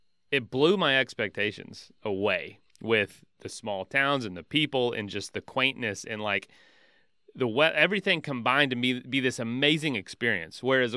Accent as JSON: {"language": "English", "town": "Frostproof", "region": "Florida", "country": "United States", "tie": "born or raised there", "said": "I grew up on the Lake Wells Ridge in Frostproof."}